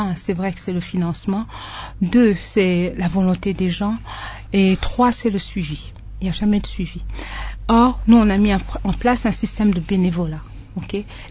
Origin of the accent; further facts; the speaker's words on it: DR Congo; chez nous en RDC